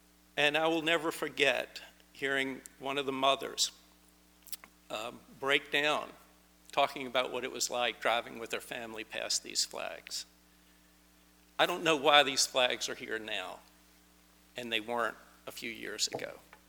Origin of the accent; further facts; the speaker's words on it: Richmond, Virginia, United States; We both grew up in Richmond. He grew up on the East End. I grew up in the West End.